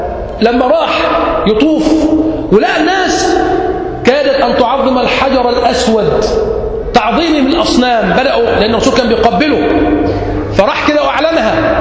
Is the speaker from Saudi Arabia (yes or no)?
no; Egypt; هنا عندنا في مصر